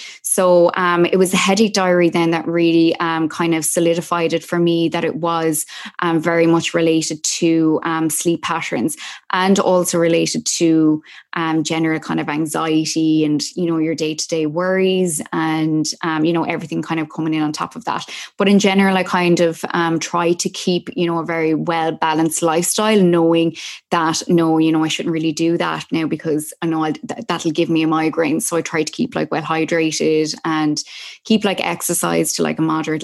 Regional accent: Dublin, Leinster, Ireland; now in New York, United States; And I was I was in Dublin. I was home from New York.

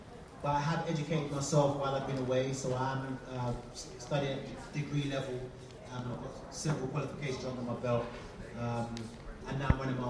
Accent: Croydon, London, United Kingdom; also born or lived in Battersea; My background was I was born around Battersea area, and at school age I was moved to Croydon. So I actually went to this school upstairs. So I went to Ashburton School.

